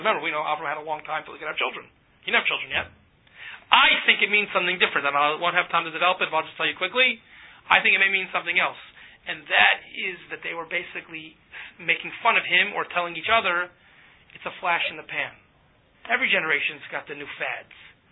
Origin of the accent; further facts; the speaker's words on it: United States; and I know English, I'm an American.